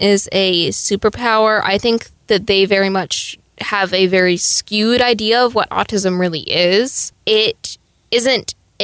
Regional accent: Virginia, United States; I've been to like 3 different schools because I transferred out for COVID and then I moved down to Texas from Virginia.

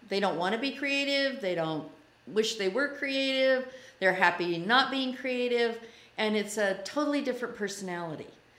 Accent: Ogden, Utah, United States; I was born and raised in Ogden, Utah. My whole family's there, and I love Ogden, Utah. I'm an Ogden girl, homegrown.

